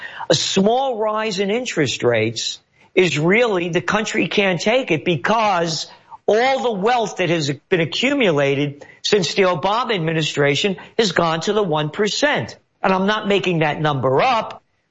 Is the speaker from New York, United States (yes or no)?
yes; New York, United States; When I was a kid growing up in the Bronx, they called it VIG, you know?